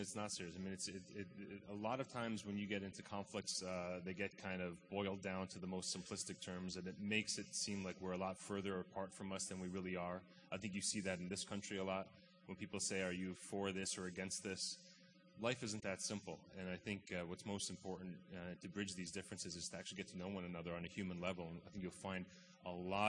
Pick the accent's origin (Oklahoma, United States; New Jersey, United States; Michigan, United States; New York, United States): New Jersey, United States; born there; I was born in New Jersey.